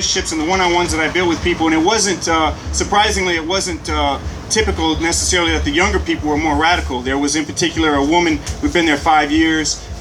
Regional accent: Grand Rapids, Michigan, United States; Like Doug said, I'm from Grand Rapids, Michigan. I've been in the Bay for about 2 years now.

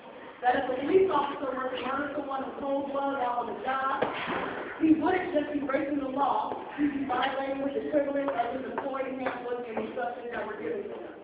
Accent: United States; I am an American proud to say, but I am ashamed of what my leaders are not doing to protect the people of America

